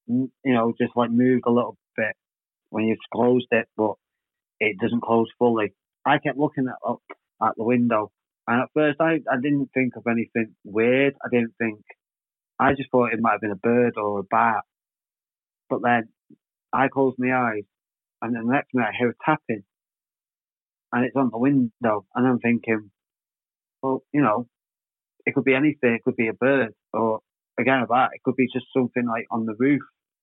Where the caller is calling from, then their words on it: North West England, United Kingdom; I'm calling from Cheshire.